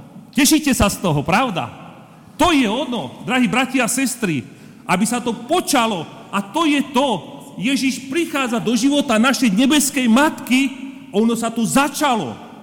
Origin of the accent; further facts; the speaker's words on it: Banská Bystrica, Banská Bystrica Region, Slovakia; Prepáčte, som z Banskej Bystrice, hej?